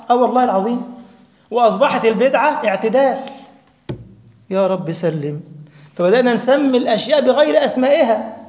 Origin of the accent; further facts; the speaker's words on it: Upper Egypt, Egypt; احنا عندنا في صعيد مصر، انا صعيدي على فكرة